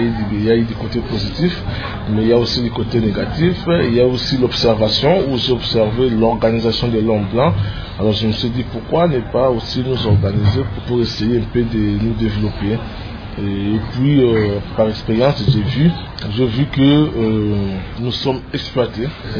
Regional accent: DR Congo; moved away as an adult; now in France; on s'est de Mbanga. Je suis congolais, marié, père de 3 enfants, vivant en France et espérant un jour gagner le pays.

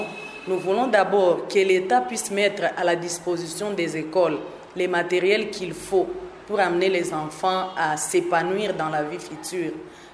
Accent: DR Congo; Parce qu'ici, chez nous, en RDC, les mêmes programmes que les colonisateurs avaient laissé depuis les années 1960

